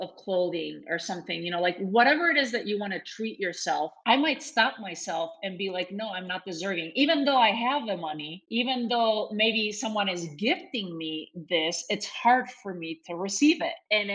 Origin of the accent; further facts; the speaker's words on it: Spain; When I was growing up in Spain